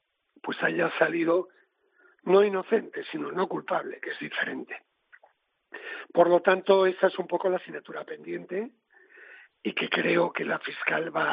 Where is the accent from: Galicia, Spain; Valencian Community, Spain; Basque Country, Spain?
Galicia, Spain; A Coruña; Usted sabe que yo soy de La Coruña